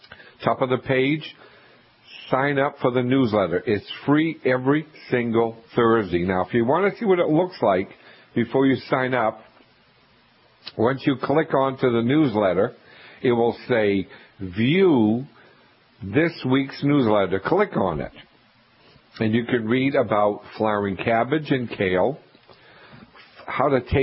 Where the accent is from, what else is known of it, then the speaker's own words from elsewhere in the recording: Maine, United States; I'm from Maine. I went to school there, and I know what your climate is like.